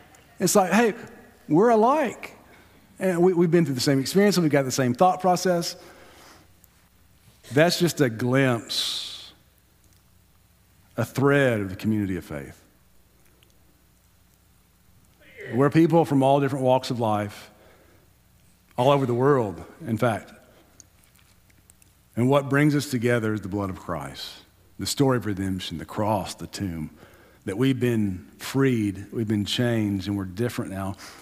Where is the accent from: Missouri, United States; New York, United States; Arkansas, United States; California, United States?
Arkansas, United States; hey, I'm from Arkansas. Not the Diamond State.